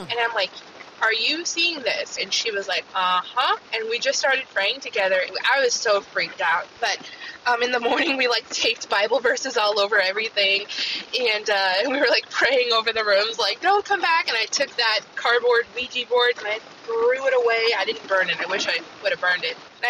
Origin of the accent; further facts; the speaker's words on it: Seattle, Washington, United States; I'm from Seattle, Washington.